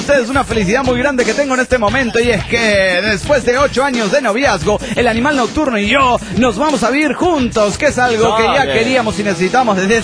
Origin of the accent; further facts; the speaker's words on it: Olavarría, Buenos Aires Province, Argentina; soy de Olavarría, de Buenos Aires, de Argentina, de Sudamérica.